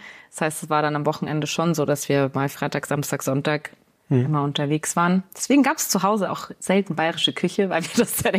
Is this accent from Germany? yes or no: yes; Regensburg, Bavaria, Germany; also born or lived in Munich; Also ich bin tatsächlich mitten in München am Englischen Garten geboren und bin aber in der Nähe von Regensburg aufgewachsen. Aber bin dann früh aufs Internat gegangen und dann war ich immer an den Wochenenden auch in München.